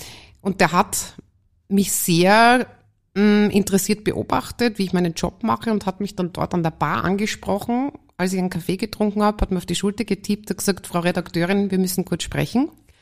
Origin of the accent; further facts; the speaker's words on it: Leoben, Styria, Austria; Ich komme aus Leoben